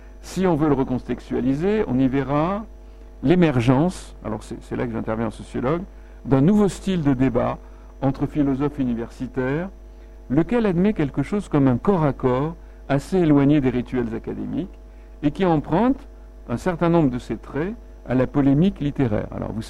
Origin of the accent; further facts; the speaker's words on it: Algiers, Algiers Province, Algeria; puisque moi-même je suis de Babelwed